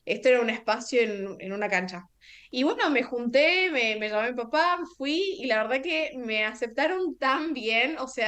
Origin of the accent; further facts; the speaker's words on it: Argentina; Yo siendo argentina